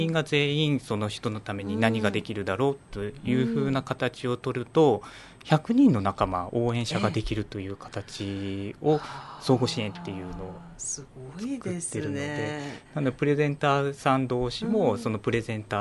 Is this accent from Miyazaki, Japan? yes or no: yes; Miyazaki, Japan; moved away as an adult; now in Nagoya, Japan; はい、生まれは九州の宮崎生まれで、